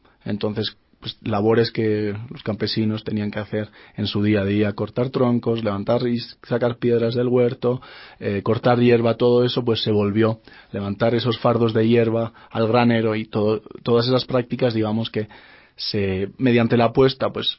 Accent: Basque Country, Spain; los vascos no tenemos por ahora la posibilidad de competir por una selección vasca

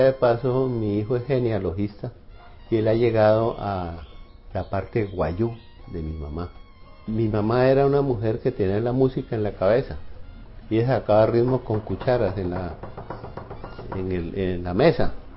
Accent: Colombia; Soy ciudadano de Colombia. Sí, hice los primeros 14 años de mi vida.

